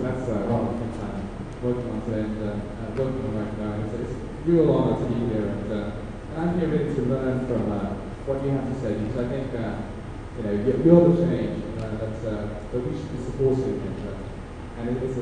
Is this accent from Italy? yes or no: no; United Kingdom; also born or lived in United States; now in Japan; I come from Japan. I was born in the States. I grew up in the UK, but I'm currently working in Japan.